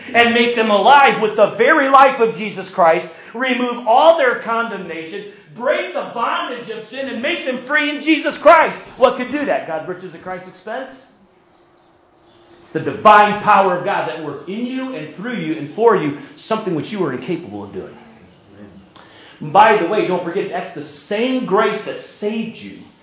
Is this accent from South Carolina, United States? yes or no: yes; South Carolina, United States; I grew up in South Carolina. Here's how we say it. Hey, how y'all doing?